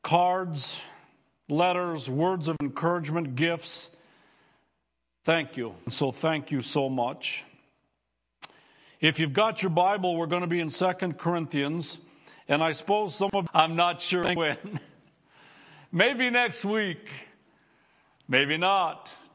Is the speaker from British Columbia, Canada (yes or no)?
no; Leader, Saskatchewan, Canada; I grew up in the Mennonite Church of Leader, most of you know that.